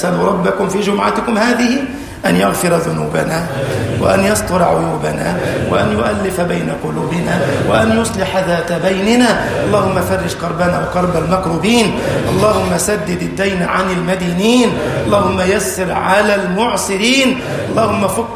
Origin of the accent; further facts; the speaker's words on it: Egypt; اللهم اجعل بلدنا مصر أمنا أمانا